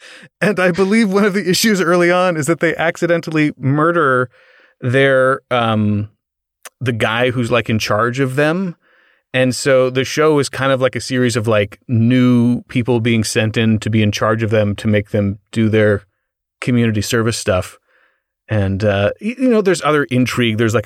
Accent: United States; And as an American, the accents in it are just so delightful.

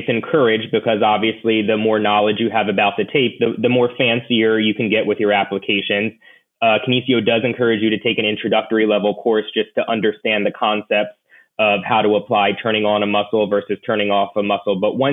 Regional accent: New Jersey, United States; I grew up in Jersey, so I was familiar with the hospital organization.

